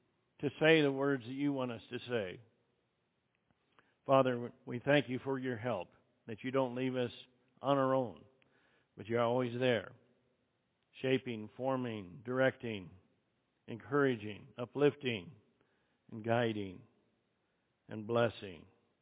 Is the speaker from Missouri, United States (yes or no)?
no; Idaho, United States; now in Albuquerque, United States; I grew up in Southwest Idaho. I didn't ever make plans to come to Albuquerque, New Mexico, outside of maybe a visit.